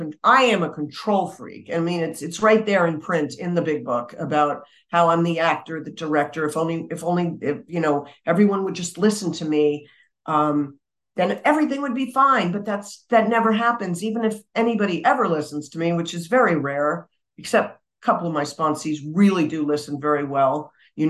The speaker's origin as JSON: {"language": "English", "region": "New York", "country": "United States", "tie": "born or raised there", "said": "as opposed to being where I grew up in New York."}